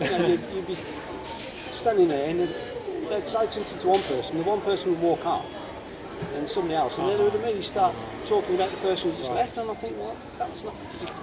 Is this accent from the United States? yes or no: no; Birmingham, West Midlands, United Kingdom; also born or lived in Bolton; But I've lived most of my life in Birmingham, so I suppose I am.